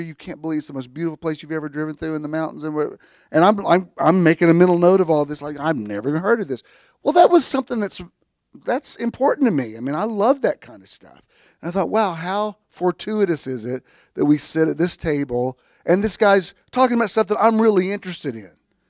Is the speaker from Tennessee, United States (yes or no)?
yes; Chattanooga, Tennessee, United States; But anyway, it was cool because I grew up in Chattanooga area. I mean, we go there all the time.